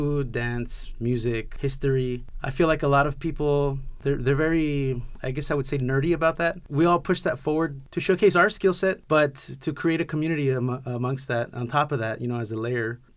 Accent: El Paso, Texas, United States; I am born and raised in El Paso, Texas.

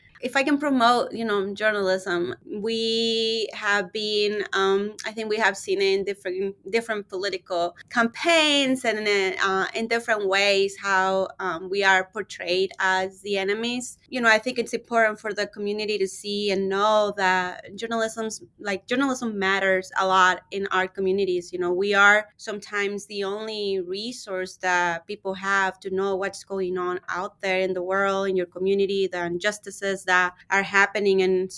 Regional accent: Sonora, Mexico; now in Tucson, United States; And so I'm born and raised in Sonora, Mexico.

